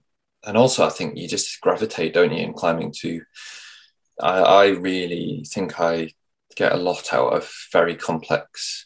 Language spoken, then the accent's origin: English; Carlisle, North West England, United Kingdom; And there's really small, like I grew up around Carlisle in the Eden Valley, I got into climbing around the early 2000s.